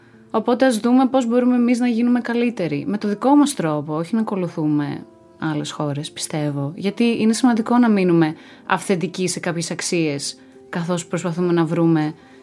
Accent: Greece; Κοίτα, νομίζω ότι ως Έλληνες αυτό που κρατάω εγώ είναι ότι έχουμε η κουλτούρα που έχουμε.

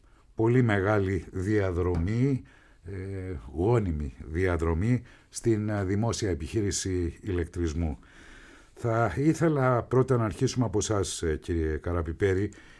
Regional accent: Thessaloniki, Central Macedonia, Greece; now in Athens, Greece; εγώ όντας εσωτερικός μετανάστης στην Ελλάδα, στην Αθήνα, γεννήθηκα και μεγάλωσα στη Θεσσαλονίκη και πέρασα ένα σημαντικό τμήμα της ζωής μου εκεί.

